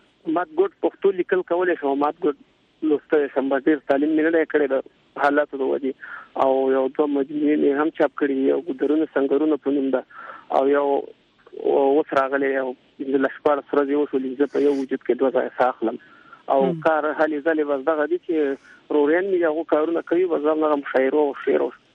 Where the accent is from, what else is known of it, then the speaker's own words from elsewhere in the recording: Nangarhar, Afghanistan; افغانستان ننګرهار، په لویه کې ننګرهار ولایت اس کې مې سره تعلق ساتم